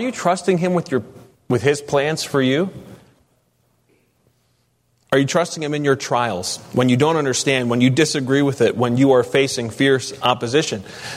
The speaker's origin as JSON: {"language": "English", "country": "United States", "said": "I'm sick to my stomach as an American"}